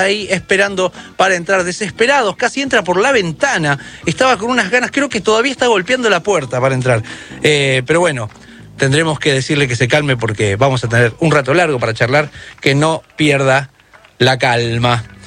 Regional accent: Don Torcuato, Buenos Aires Province, Argentina; y soy de Don Torcuato

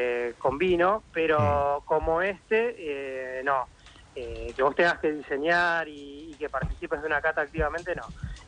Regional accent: Mar del Plata, Buenos Aires Province, Argentina; nosotros somos de Mar del Plata, y están algunas vinerías de acá.

